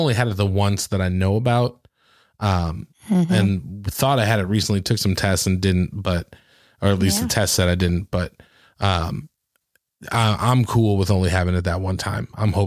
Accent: Canton, Michigan, United States; moved away as an adult; now in Nashville, United States; Yeah, so Canton is actually my hometown. I grew up there. I lived there until I was like 27. Before I moved down here to the Nashville area. Really nice kind of suburb outside Detroit.

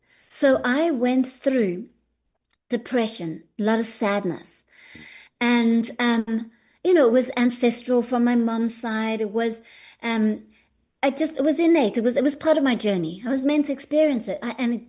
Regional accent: South Africa; born there

